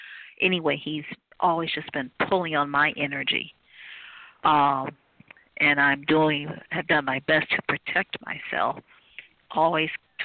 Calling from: Cleveland, Ohio, United States; I'm calling from Cleveland, Ohio.

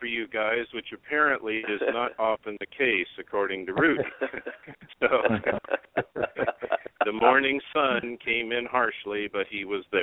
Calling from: Los Angeles, California, United States; from L.A.

